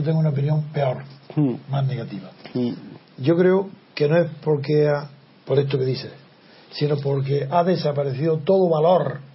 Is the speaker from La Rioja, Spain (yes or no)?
no; Andalusia, Spain; Pues yo soy andaluz